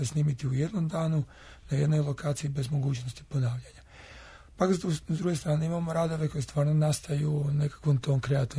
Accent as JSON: {"language": "Croatian", "town": "Poreč", "region": "Istria County", "country": "Croatia", "also_born_or_lived": "Pula", "said": "rođen sam u Puli, inače sam iz Poreča."}